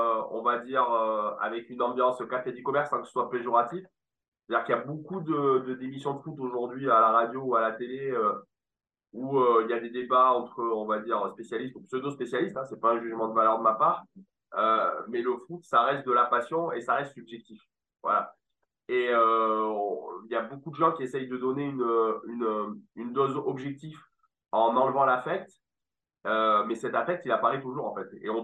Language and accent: French; Toulouse, Occitanie, France; moi-même ou mon camarade Giancarlo, on est Toulousain